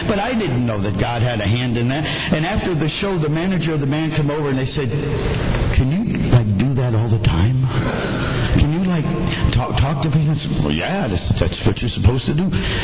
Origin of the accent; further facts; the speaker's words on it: Nashville, Tennessee, United States; We're from Nashville, Tennessee.